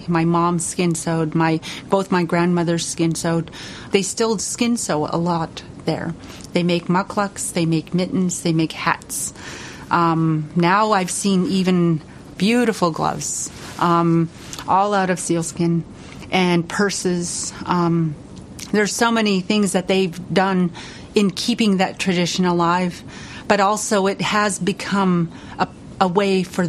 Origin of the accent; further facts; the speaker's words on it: Kotzebue, Alaska, United States; it means little girl. I'm originally from Kotzebue, but my parents are from Shishmaref and Noatak.